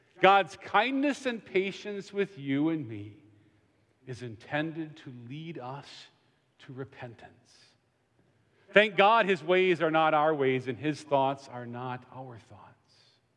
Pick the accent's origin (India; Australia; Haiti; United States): United States; Wisconsin; I'm from Wisconsin, a college student down here in Florida